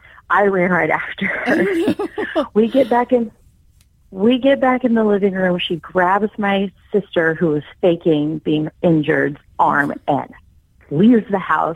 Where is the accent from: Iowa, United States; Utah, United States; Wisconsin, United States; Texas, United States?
Texas, United States; They've actually flown with it to New Jersey because we're from Texas.